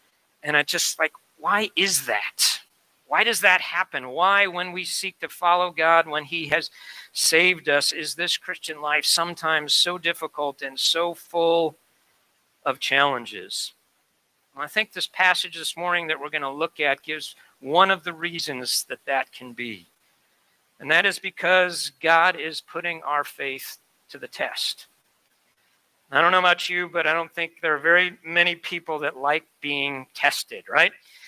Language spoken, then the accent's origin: English; Chicago, Illinois, United States; When I was growing up in the Chicagoland area, we lived near a place that was called Underwriters Laboratories, UL.